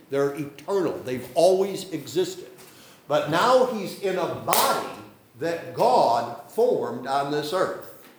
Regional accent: Salamanca, New York, United States; born there; I was born in Salamanca.

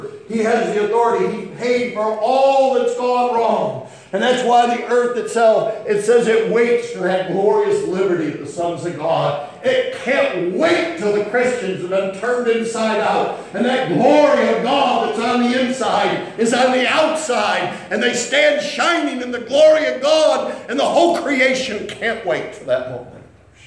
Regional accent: United States; I'm an American citizen.

